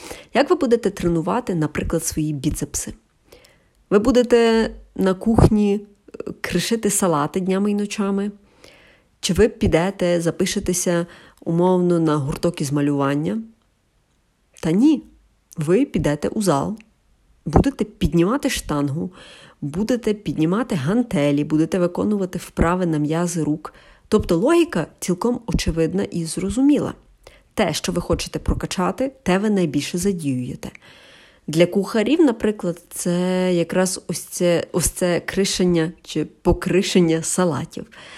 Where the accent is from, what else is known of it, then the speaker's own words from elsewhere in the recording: Lviv, Lviv Oblast, Ukraine; я зі Львова, мені 31